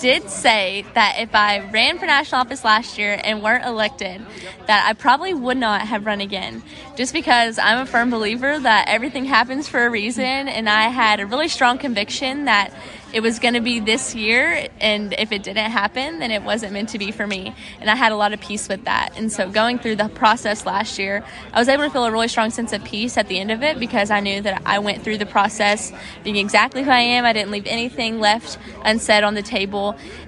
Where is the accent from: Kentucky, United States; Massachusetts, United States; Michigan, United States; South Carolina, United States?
Kentucky, United States; and I come from Kentucky, which is a pretty large size of a state association in the country